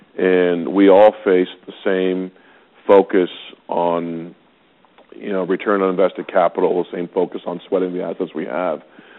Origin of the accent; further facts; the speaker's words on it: Canada; Our job as Canadian leaders of the wireless industry is to see what is happening out there in the world